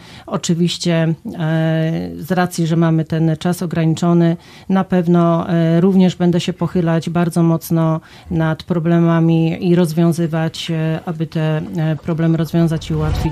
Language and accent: Polish; Gorzów Wielkopolski, Lubusz Voivodeship, Poland; rodowita gorzowianka, przedsiębiorcy gorzowski od prawie 20 lat.